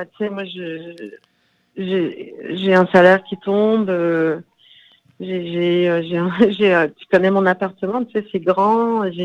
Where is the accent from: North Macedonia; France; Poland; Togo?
North Macedonia; En fait, à la base, je suis yougoslave. Mmh. Et puis, par ricochet, puis effet domino, je suis macédonienne. Et aujourd'hui, je suis macédonienne du Nord.